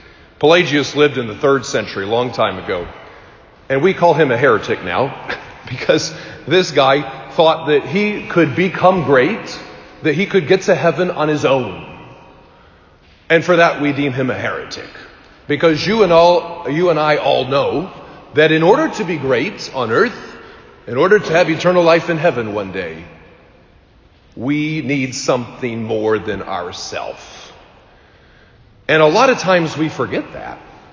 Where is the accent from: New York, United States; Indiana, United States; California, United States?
Indiana, United States; Bloomington; I'm 32. Just a little bit about me. I'm 32. I grew up in Bloomington. I am a Hoosier. I went to IU.